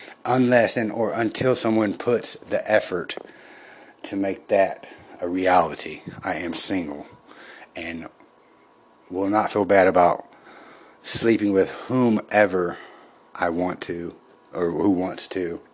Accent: Georgia, United States; now in Quad Cities, United States; As a child, I grew up mostly in Georgia. I'm not from Illinois or Chicago. I'm actually not even really from Chicago. I'm in the Quad Cities, which is not nowhere near Chicago

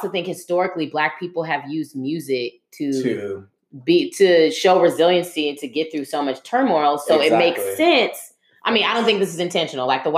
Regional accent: East Palo Alto, California, United States; So we are actually from East Palo Alto, and Palo Alto is adjacent to East Palo Alto.

